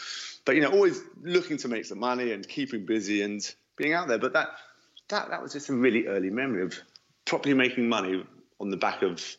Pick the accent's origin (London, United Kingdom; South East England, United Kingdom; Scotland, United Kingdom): London, United Kingdom; I grew up in London, now 46, and I suppose I grew up in a typical middle-class family, northwest London. Being an only child